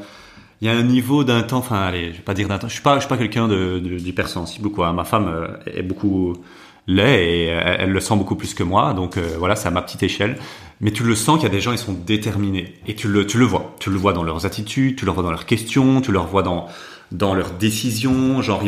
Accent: Dinant, Wallonia, Belgium; Moi, il faut savoir que je suis de Dinan, je viens jusqu'à Arlon, c'est quand même 1h15.

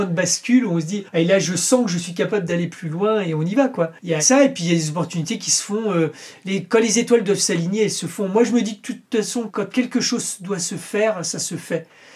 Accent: Centre-Val de Loire, France; Je viens du Berry, je viens de ma campagne, avec des parents qui n'avaient pas de réseau.

